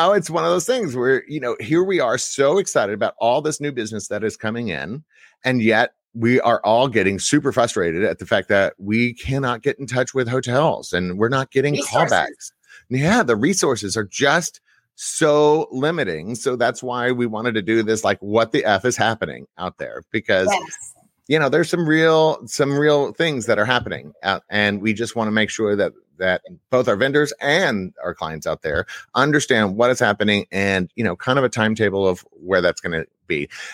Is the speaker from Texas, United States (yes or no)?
yes; Texas, United States; first of all, I'm from Texas. So Texas is obviously a big part of my life.